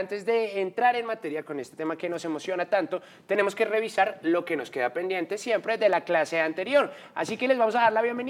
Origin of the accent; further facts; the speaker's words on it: Colombia; nosotros como colombianos tenemos que sentirnos sumamente orgullosos de ser el país de las aves